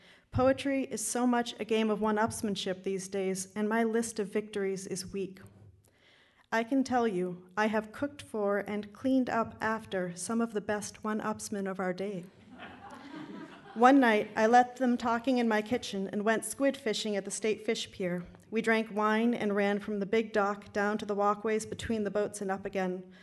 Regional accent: Gloucester, Massachusetts, United States; So growing up in Gloucester, discovering Olson at the ripe age of 19, I've had to deal with him a lot.

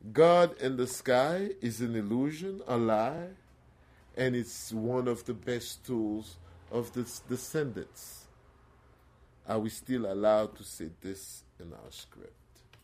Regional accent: Haiti; drive an hour to my family's compound, because I'm from Haiti

